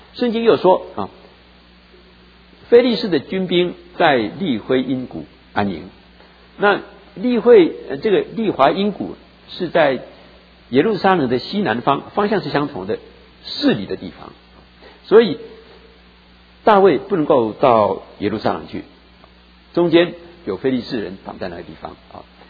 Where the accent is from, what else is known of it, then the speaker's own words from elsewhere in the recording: Taiwan; 我们从台湾回来，都是一样的，带些故乡的这些好吃的东西来大家来分享啊。